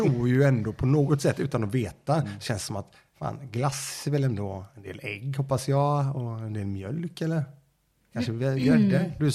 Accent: Sweden; vi är ju svenskar

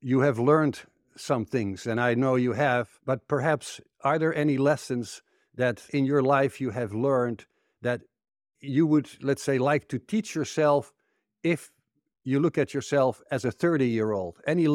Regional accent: Netherlands; now in United States; I'm your host. I'm originally from the Netherlands, currently happily residing in the beautiful Grand Canyon state of Arizona.

